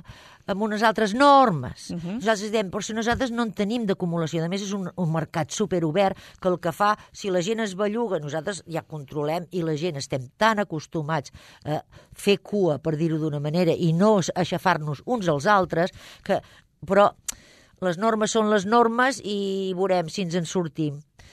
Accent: Sabadell, Catalonia, Spain; also born or lived in Olot; tot Girona, que jo he viscut també anys, soc de Sabadell, però he viscut anys a Olot

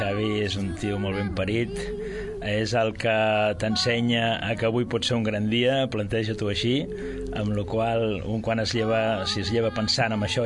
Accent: Sabadell, Catalonia, Spain; Jo vaig néixer a la Creu Alta, al carrer Antonio Cosidó.

